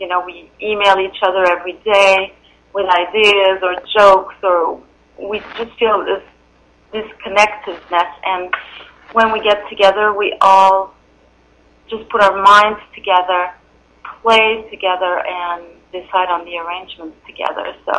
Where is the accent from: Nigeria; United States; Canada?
Canada; Quebec; Well, I was a tiny little girl growing up in Quebec and loved to sing